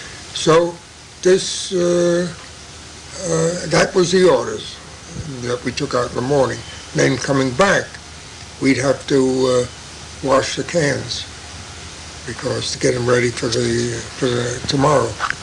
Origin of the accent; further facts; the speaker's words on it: Bronx, New York, United States; We had a store in the Bronx, and then we came from the Bronx. I was about 10. Now wait a minute. From the Bronx, I think we went to Lenox Avenue.